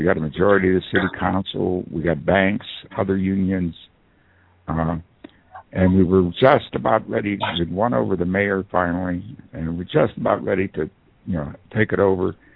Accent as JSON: {"language": "English", "town": "Aliquippa", "region": "Pennsylvania", "country": "United States", "tie": "born or raised there", "lives_now": "Aliquippa, United States", "said": "My hometown here in Aliquippa, Pennsylvania, was totally devastated. We had the largest steel mill in the world here, and now it's the largest brownfield in the world."}